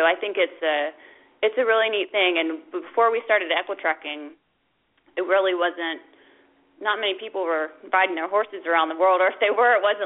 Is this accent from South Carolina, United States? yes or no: yes; Myrtle Beach, South Carolina, United States; I'm from Myrtle Beach, South Carolina. That's where I grew up.